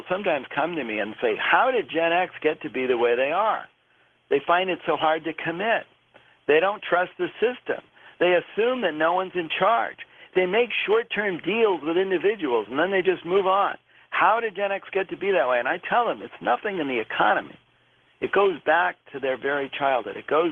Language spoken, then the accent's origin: English; California, United States; I grew up in California then